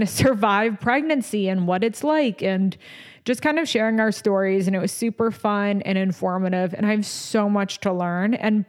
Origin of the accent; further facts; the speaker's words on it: New York, United States; accent: New York; There's my New York accent, nausea.